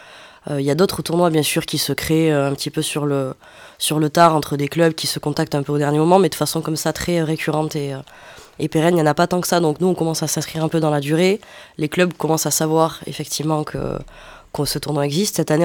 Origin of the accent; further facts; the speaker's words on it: Toulouse, Occitanie, France; Donc c'était tout naturel de réaliser ce tournoi chez nous, à Toulouse.